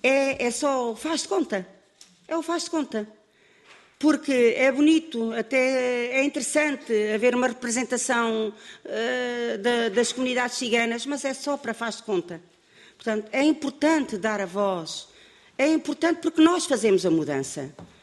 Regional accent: Portugal; Nós somos portugueses ciganos. Não somos ciganos portugueses. Nós somos portugueses ciganos.

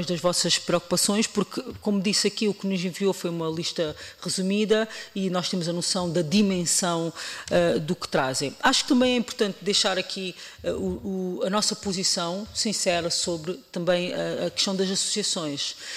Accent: Portugal; nos deve orgulhar a todos, enquanto portugueses

